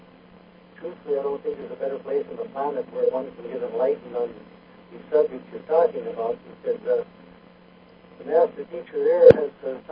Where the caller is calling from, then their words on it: Minnesota, United States; I'm calling from Minnesota.